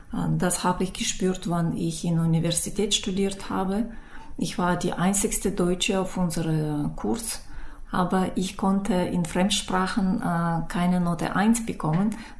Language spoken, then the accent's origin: German; Issyk, Almaty Region, Kazakhstan; German is a second language; now in Germany; Ich komme aus Kasachstan, aus kleinen Stadt Issyk. Das sind 42 Kilometer südlich von der ehemaligen Hauptstadt Almaty. Ich komme aus nicht so reicher Familie.